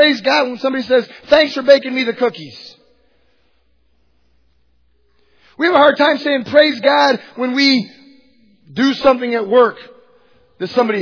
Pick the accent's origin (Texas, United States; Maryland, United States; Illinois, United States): Illinois, United States; Pekin; born there; also born or lived in Lincoln, Illinois / Lawrence / Dodge City / Quad Cities; I was born in Pekin, Illinois. We moved to Lincoln, Illinois. My dad was a basketball coach. We lived in Lawrence. We lived in Dodge City.